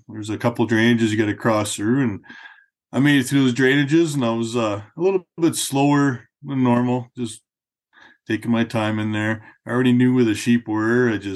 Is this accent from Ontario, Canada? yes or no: no; Calgary, Alberta, Canada; Well, I grew up in Calgary here. My family was an outdoor family.